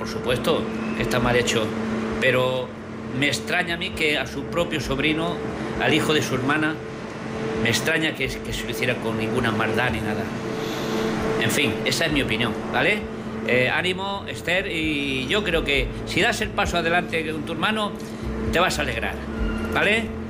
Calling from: Tarragona, Catalonia, Spain; de Tarragona.

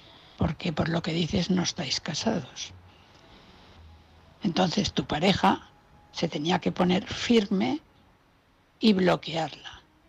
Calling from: Valencia, Valencian Community, Spain; de Valencia.

